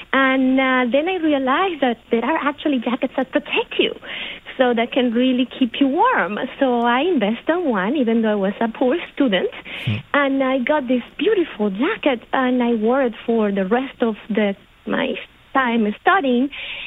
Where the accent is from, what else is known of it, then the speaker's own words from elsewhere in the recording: Venezuela; now in New York, United States; Well, I came to New York in 2000, and I came from Venezuela. It's a tropical country, tropical weather.